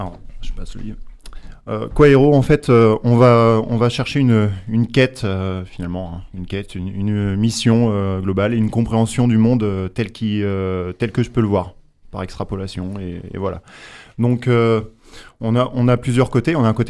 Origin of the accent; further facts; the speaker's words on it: Rouen, Normandy, France; now in Eure, France; Je suis de Rouen, hein. Je suis né à Rouen. Ouais, j'habite dans l'Eure maintenant.